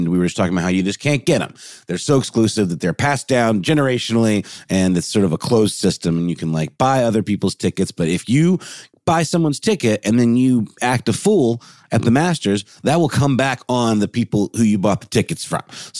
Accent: Augusta, Georgia, United States; so like I'm from Augusta, Georgia, which is where the Augusta National Golf Course takes place.

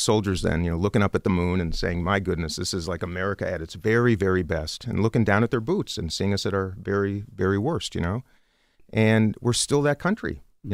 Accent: Minnesota, United States; You know, look, I come from Minnesota. I'm a white congressman from a suburban Minneapolis district.

